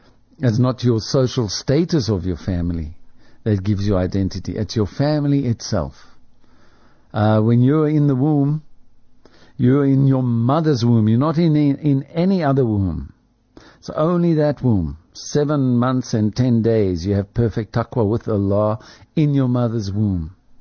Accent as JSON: {"language": "English", "town": "Springs", "region": "Gauteng", "country": "South Africa", "tie": "born or raised there", "said": "The family that I grew up in Springs, my hometown."}